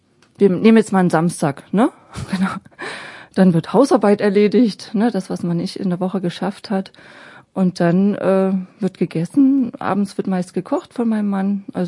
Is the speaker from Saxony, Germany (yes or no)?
yes; Dresden, Saxony, Germany; now in Braunschweig, Germany; Aber hier in Braunschweig geht das alles noch. Also ich komme ursprünglich aus Dresden.